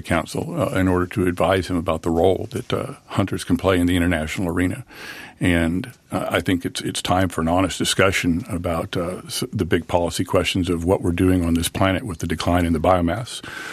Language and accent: English; Dallas, Texas, United States; born there; I was born in Dallas, Texas